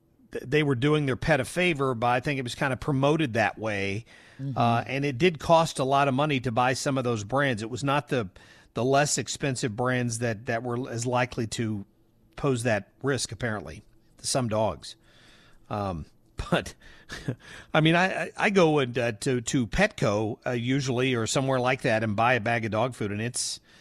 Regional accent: Ohio, United States; moved away; Senator Sherrod Brown from Ohio, my home state many years ago?

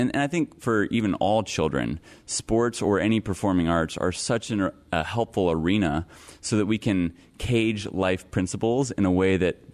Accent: Hutchinson, Kansas, United States; I grew up in Hutchinson, Kansas, the heartland of America.

